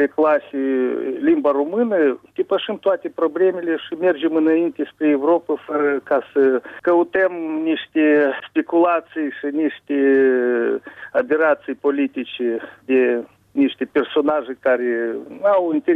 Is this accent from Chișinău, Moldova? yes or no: yes; Chișinău, Moldova; dar dacă eu m-am născut aici în Chișinău și toată copilăria și tinereța a trecut în spațiul acest, chiar și dacă vorbesc în general limba rusă, dar am crescut aici